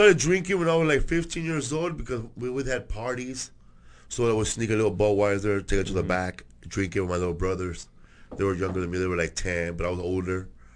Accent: Los Angeles, California, United States; I grew up in Boyle Heights.

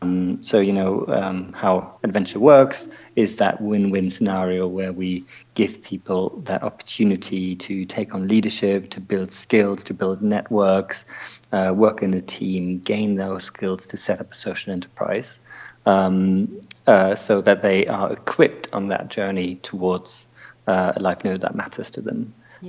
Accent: Germany; also born or lived in Wales / Devon / London; now in Frome, United Kingdom; I'm originally from Germany.

